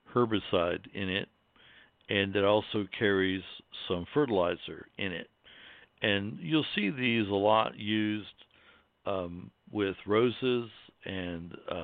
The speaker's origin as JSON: {"language": "English", "region": "Midwest", "country": "United States", "said": "You know, I'm from the Midwest, and you know, my family is from Germany and Ireland and England."}